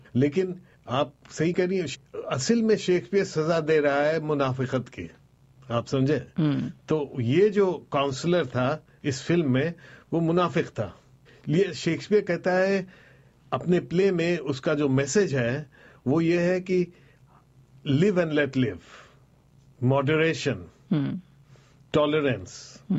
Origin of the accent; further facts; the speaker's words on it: Pakistan; اب ظاہر ہے کہ چونکہ میں پاکستانی ہوں